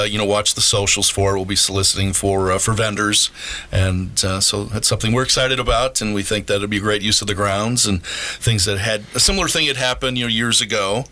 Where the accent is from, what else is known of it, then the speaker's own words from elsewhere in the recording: Scotland, United Kingdom; Well, I'm not Italian. I'm a Scotsman, so I don't.